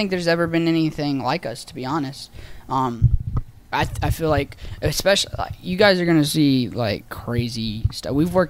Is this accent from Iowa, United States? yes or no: no; Mississippi, United States; Like when I growing up in Mississippi, I was of course I loved wrestling